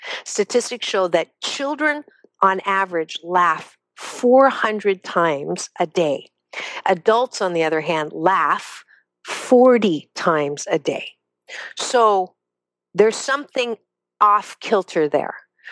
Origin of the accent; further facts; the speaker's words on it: United States; We're American. We don't like to work at things too long.